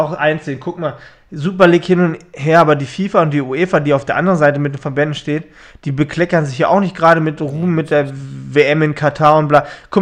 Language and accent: German; Dortmund, North Rhine-Westphalia, Germany; also ich hoffe sogar, als Dortmunder, dass Schalke nächstes Jahr wieder aufsteigt